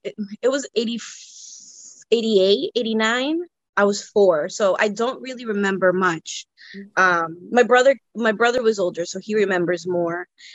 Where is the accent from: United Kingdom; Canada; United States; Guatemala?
Guatemala; came from Guatemala.